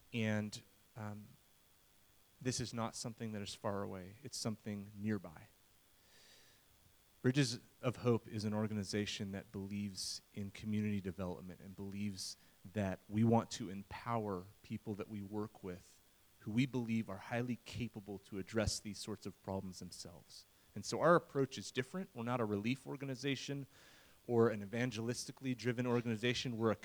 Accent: United States; just as an American, I'm married to a South African

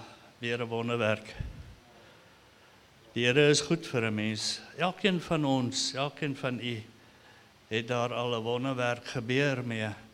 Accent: Zimbabwe; I grew up in Rhodesia, Zimbabwe, and I was still a chokerki. I was still crawling.

